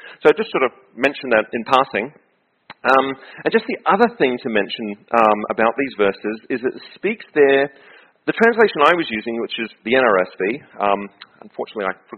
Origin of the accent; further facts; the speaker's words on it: Australia; And I grew up in Australia